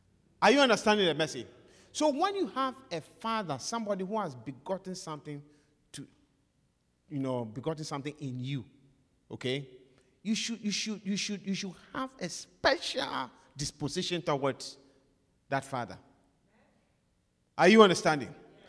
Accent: Ghana; now in United States; I am an American. Yes. I took the oath and I turned my back on Ghana.

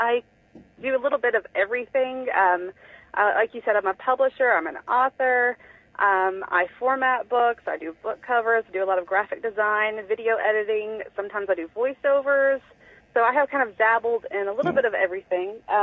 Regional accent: Tennessee, United States; I'm right on the Virginia-Tennessee line, so I'm almost in Tennessee. I'm originally from Tennessee, so...

